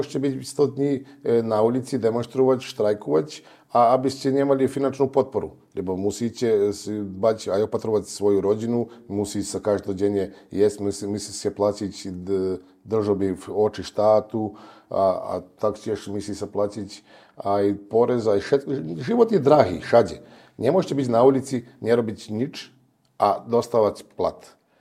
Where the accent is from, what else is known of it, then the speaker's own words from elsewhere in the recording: Serbia; Slovak is a second language; now in Slovakia; Pochádzam zo Srbska, u nás boli demonstrácie, ja pamätám aj v 91. roku, aj v 99. roku boli, a v 2003.